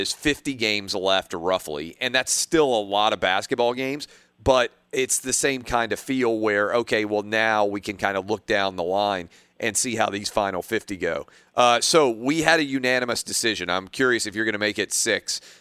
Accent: Nashville, Tennessee, United States; Yeah, Nashville, where I did local sports talk radio for 4 or 5 years, and obviously my hometown.

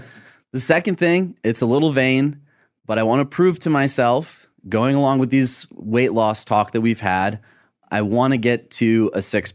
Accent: Michigan, United States; Now, growing up in Michigan, growing up with the background that I had with my dad, you know, salary was it.

